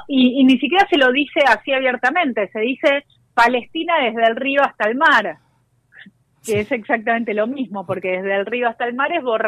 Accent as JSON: {"language": "Spanish", "country": "Argentina", "said": "los judíos somos ciudadanos argentinos"}